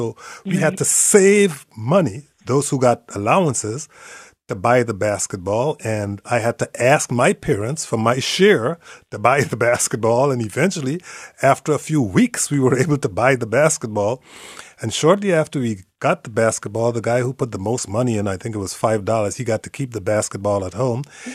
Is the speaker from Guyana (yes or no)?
yes; Guyana; when I was a kid growing up in Guyana, South America, I did not get an allowance.